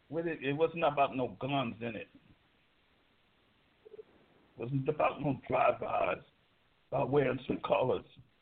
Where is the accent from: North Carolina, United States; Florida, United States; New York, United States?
New York, United States; Brooklyn; because as you know, I come from Brooklyn, New York. I come from the Mecca hip hop. I grew up there. I watched it evolve from the house to the park.